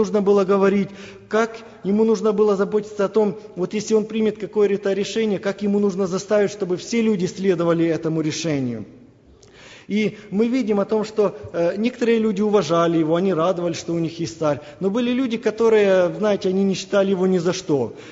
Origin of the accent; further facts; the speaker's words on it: Ukraine; moved away; когда я приехал из Украины